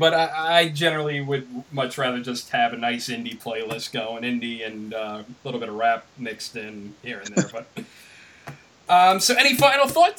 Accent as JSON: {"language": "English", "town": "Levittown", "region": "New York", "country": "United States", "tie": "born or raised there", "said": "We're going to have some more stories here from people around my hometown of Levittown, New York, doing podcasts."}